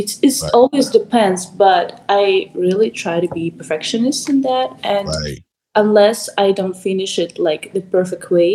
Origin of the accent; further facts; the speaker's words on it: Russia; English is a second language; also born or lived in Arizona; now in New York, United States; I'm from Russia. So I live here. I used to live in Arizona and I moved to New York.